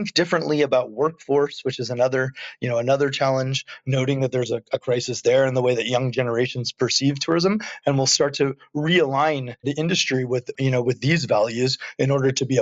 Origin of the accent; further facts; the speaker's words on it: Washington, United States; even in my home state of Washington, here in the U.S.